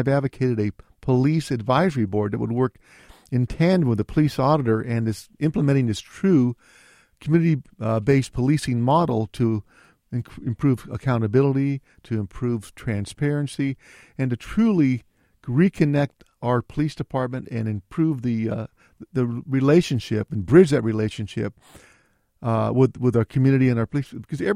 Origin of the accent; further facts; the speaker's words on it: Fresno, California, United States; moved away as an adult; when I grew up on McKinsey Street in southeast Fresno by Belmont and Cedar. And when I left by my college years in the late 60s, early 70s, it was already started to decline.